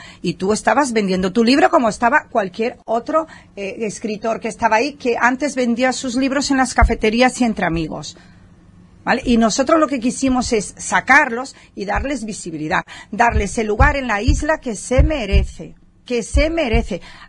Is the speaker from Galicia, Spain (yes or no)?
yes; Moscoso, Galicia, Spain; En mi pueblo sí. En mi pueblo, en Galicia, en Moscoso, ¿verdad? Allí me conocen mucho y saben de dónde vengo también